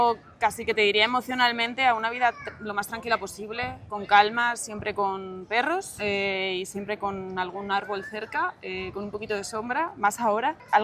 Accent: Segovia, Castile and León, Spain; now in Madrid, Spain; Sí, yo soy de Segovia

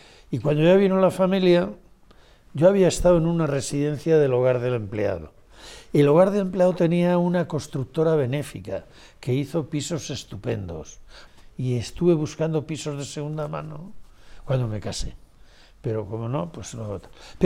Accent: Spain; y era como si lleváramos una mochila llena de piedras, por ser españoles.

